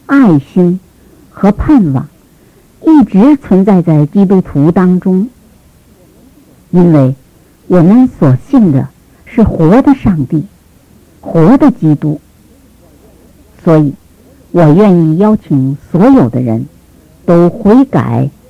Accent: China; 大多数的人呢，都承认这个道德律的存在，特别是我们中国人。

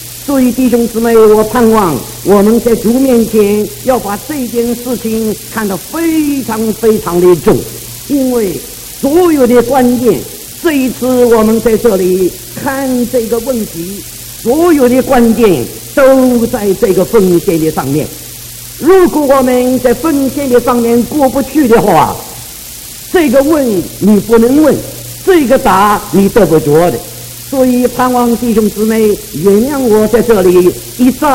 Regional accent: China; 所以我们中国人说，我们在那里学字的时候是看图认字。

